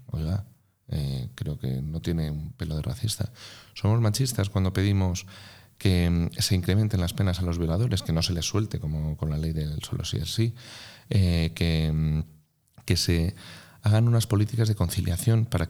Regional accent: Spain; Somos españoles, somos hispanos, somos iberoamericanos.

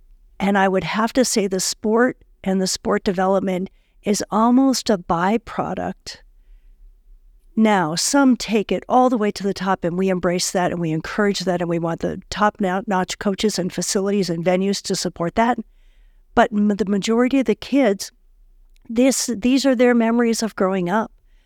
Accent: Vermont, United States; I grew up in skiing in Vermont at small little ski areas with T-bars and rope toes

